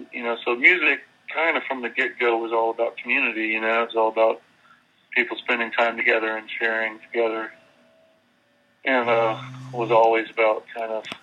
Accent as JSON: {"language": "English", "town": "Athens", "region": "Georgia", "country": "United States", "tie": "born or raised there", "said": "I grew up in Athens, Georgia, right outside of Athens on a farm"}